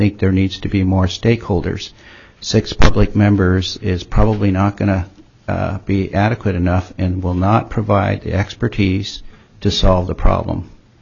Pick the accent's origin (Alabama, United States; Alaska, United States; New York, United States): Alaska, United States; Wrangell; now in Juneau, United States; I'm a family physician born and raised in Wrangell, Alaska, and have lived and practiced family medicine in Juneau since 1984.